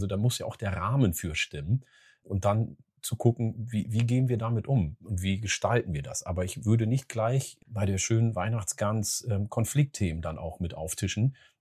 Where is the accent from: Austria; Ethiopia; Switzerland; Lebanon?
Ethiopia; Oromia; in meiner Heimat in Oromia